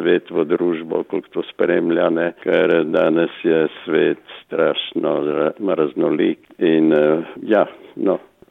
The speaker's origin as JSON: {"language": "Slovenian", "town": "Knežak", "region": "Littoral–Inner Carniola", "country": "Slovenia", "said": "jaz treba poudariti, da nisem tukaj iz Ilirske Bistrice, ampak sem iz Gorne Pivke, se pravi iz Knežaka, sem, torej tam je krasne, čeprav nas Sežanci ne priznavajo za Kraševce, ne? Ampak smo tudi na Belem kamnu, ne?"}